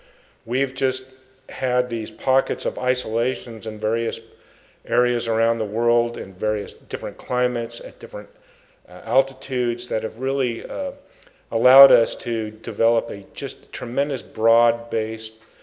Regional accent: San Francisco, California, United States; and I'm originally from San Francisco.

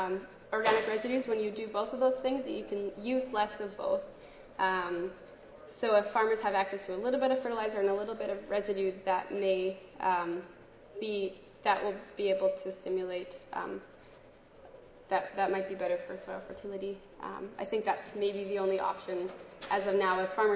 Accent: Saskatoon, Saskatchewan, Canada; in my hometown of Saskatoon, Saskatchewan, Canada.

